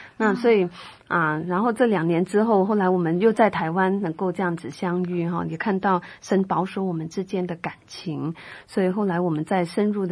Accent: Philippines; also born or lived in Hong Kong; 我是在菲律宾出生，小时候有大概7年的时间在香港读书，住在那边，然后后来又移民到菲律宾，长期居留在那里

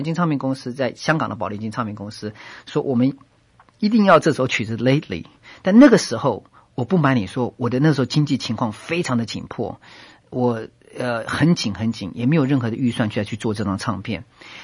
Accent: China; 他们才知道我是一个中国人

